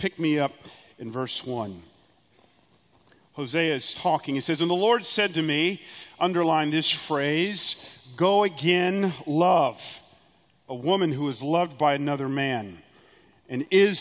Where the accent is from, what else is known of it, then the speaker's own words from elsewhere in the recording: Atlanta, Georgia, United States; So I grew up in Atlanta, and one of my great hobbies that I enjoyed in the 80s was collecting baseball cards.